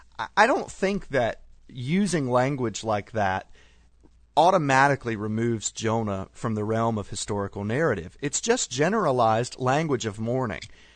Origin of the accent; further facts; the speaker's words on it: Atlanta, Georgia, United States; born there; no, I was born in Atlanta, in the city proper.